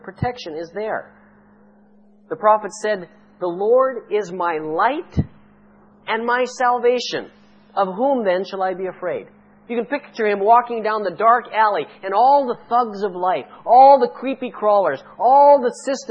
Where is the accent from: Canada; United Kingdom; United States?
Canada; Saskatchewan; I grew up in Saskatchewan. That's the bald prairies in western Canada, where you can look, you know, it's so flat that you can stand on a little box and look halfway into next week.